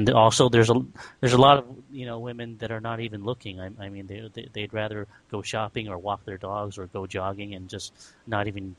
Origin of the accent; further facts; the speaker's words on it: California, United States; I grew up in Silicon Valley, which is all about work and isolation, so it wasn't that open of a place. And I was an Asian guy